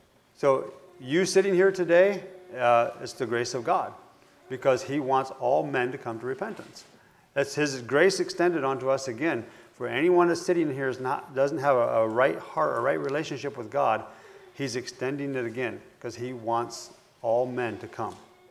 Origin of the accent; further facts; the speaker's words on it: United States; now in Brazil; I'm living in it, but I'm American.